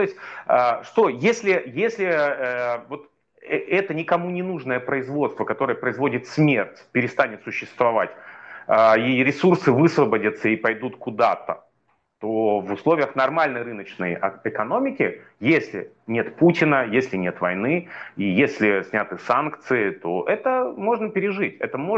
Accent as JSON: {"language": "Russian", "region": "Arkhangelsk Oblast", "country": "Russia", "tie": "born or raised there", "said": "Я родом из Архангельской области, у меня там был дом в Устьянском районе, там крупнейшая устьянская лесопромышленная компания."}